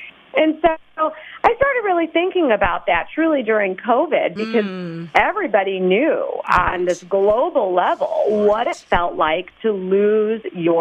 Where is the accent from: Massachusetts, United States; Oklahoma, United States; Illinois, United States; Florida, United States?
Illinois, United States; Chicago; A friend of mine referred to me that way after my years in child care, and I hail from Chicago